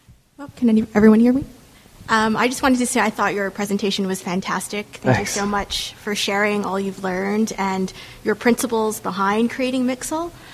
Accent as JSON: {"language": "English", "country": "Canada", "said": "I'm from Canada."}